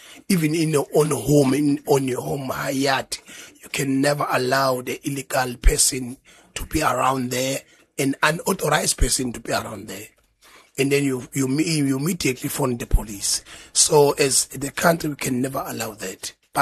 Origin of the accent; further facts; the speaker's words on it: East London, Eastern Cape, South Africa; I'm from East London, and we have been extremely peaceful there.